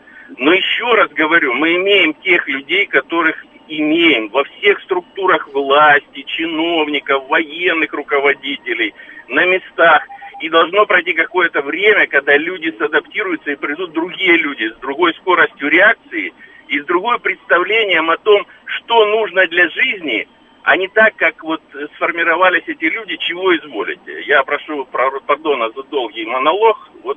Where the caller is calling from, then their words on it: Moscow, Russia; я из Москвы.